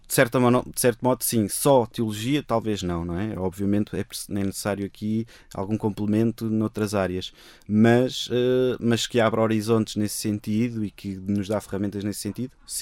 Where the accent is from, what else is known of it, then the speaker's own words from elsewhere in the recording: Lisbon, Portugal; eu cresci ali no Calheiris de Benfica, numa paróquia de franciscanos capuchinhos